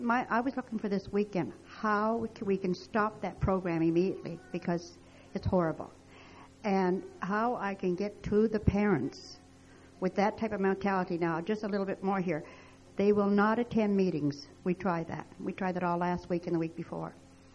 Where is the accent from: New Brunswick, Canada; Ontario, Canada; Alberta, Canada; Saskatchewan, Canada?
New Brunswick, Canada; from Canada, New Brunswick, Canada.